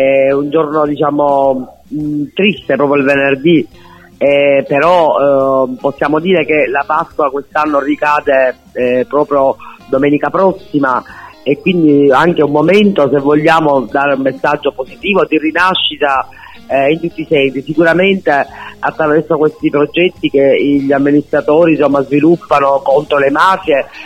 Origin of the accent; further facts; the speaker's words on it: Sicily, Italy; noi poi da siciliani che siamo molto diciamo sociali come persone